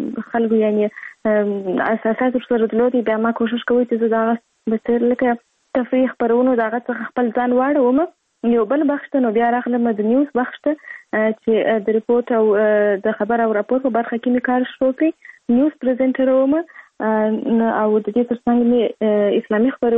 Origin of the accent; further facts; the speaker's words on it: Kandahar, Afghanistan; born there; زه په کندهار ولایت کې زیږیدلې یم او اوس فلالم په کندهار ولایت کې اوسېږم.